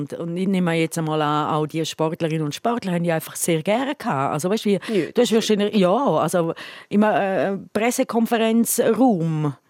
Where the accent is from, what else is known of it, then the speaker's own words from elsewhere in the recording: Graubünden, Switzerland; wir als Bündner, Bündnerinnen haben ja auch Freude